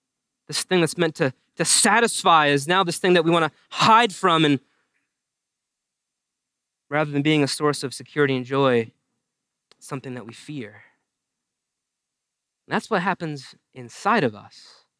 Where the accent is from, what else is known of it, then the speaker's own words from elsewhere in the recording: New England, United States; As many of you know, I grew up in New England